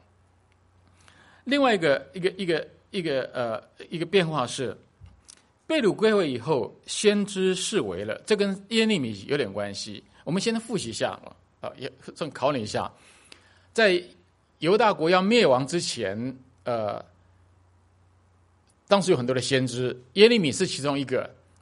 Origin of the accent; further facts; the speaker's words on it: Taiwan; now in United States; 我从台湾来，我回到台湾，他们说你是美国人，讲的是对的，因为我拿的是美国护照，我没用台胞，没有用那我台湾护照早过期了，我还没去办呢。